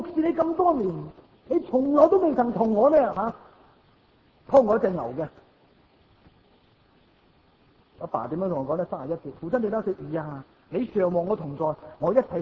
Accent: Shanghai, China; 我哋上海人有句说话话：手背又系肉，手掌又系肉。

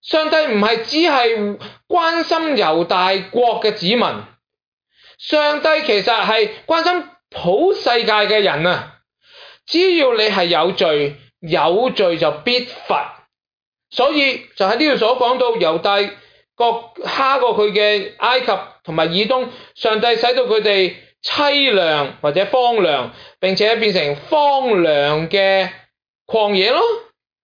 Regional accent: Guangdong, China; 我哋广东人都有句说话

